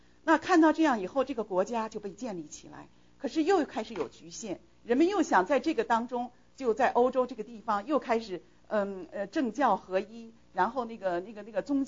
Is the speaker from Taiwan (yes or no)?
no; China